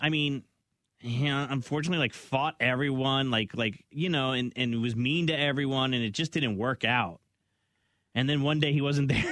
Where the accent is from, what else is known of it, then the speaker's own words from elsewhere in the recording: New Jersey, United States; Yeah, I know what you mean, because I grew up in New Jersey, and there was a sort of a similar situation.